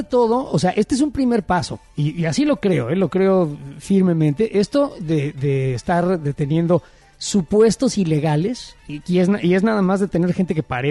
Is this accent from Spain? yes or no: no; Mexico; moved away as an adult; now in United States; Como ciudadano estadounidense, te lo digo, ya y además de todo como inmigrante mexicano.